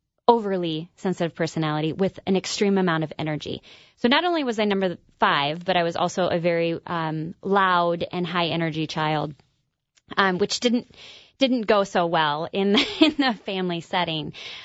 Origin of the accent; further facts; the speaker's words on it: Kansas, United States; I grew up in Kansas, and I like to say I burst into a very tidy family of four.